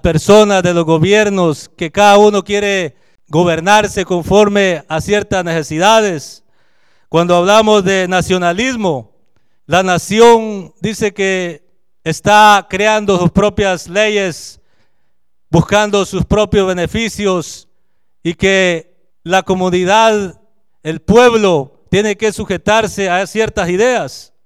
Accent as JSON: {"language": "Spanish", "region": "San Marcos", "country": "Guatemala", "tie": "born or raised there", "said": "yo crecí frontera con México, en Guatemala, ahí está el río Suchate que nos divide."}